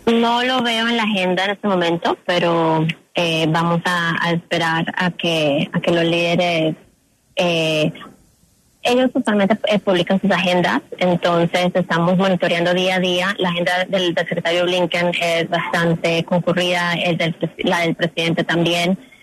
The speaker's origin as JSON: {"language": "Spanish", "country": "United States", "tie": "born or raised there", "said": "Mi familia es de Colombia. Yo me crié en Estados Unidos"}